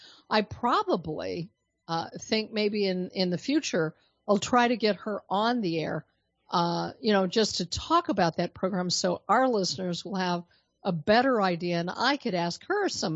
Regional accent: Colorado, United States; I am from Colorado. You may have not heard that when we got disconnected. And I was living in Colorado during the Columbine shooting

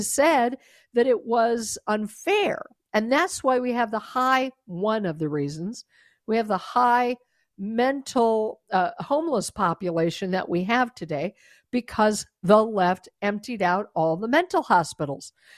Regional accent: Denver, Colorado, United States; I'm a native Coloradan. I was born and raised in Denver and then lived all over the country in various places, and Denver will always be my hometown.

